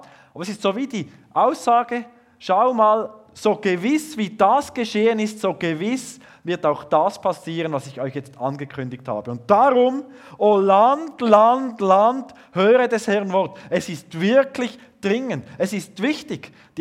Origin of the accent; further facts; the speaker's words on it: Switzerland; Da werden wir sozusagen offiziell aufgefordert, als Schweizer zu beten, zu danken und Buße zu tun.